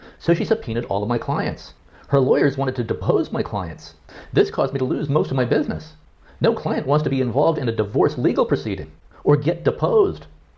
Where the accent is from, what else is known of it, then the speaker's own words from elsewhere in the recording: Vermont, United States; I grew up in Vermont and had kind of a hippie mindset.